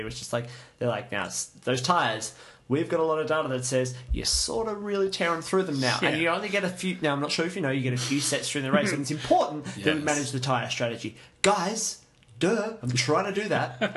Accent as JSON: {"language": "English", "country": "United States", "said": "this is an affectation. I'm American."}